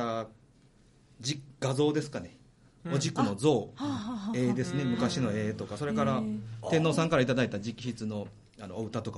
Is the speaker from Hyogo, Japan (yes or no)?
yes; Nishinomiya, Hyogo, Japan; 私は尼崎ではなくて西宮の生まれ育ちなんですけど、ね、うん、そちらに私の生まれ育ったお寺がありまして、でそこの住職を父親がしてましてね、